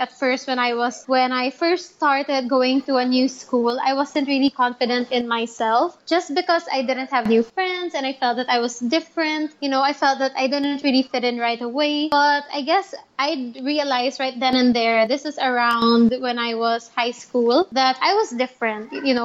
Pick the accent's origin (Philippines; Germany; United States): Philippines; I'm actually Filipino. I'm also married to another Filipino. I've been here in the Philippines my whole life. I've lived here since forever.